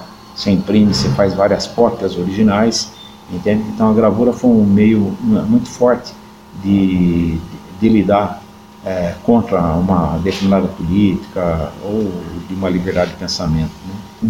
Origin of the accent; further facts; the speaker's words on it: Campinas, São Paulo, Brazil; Eu nasci em Campinas, vivi aqui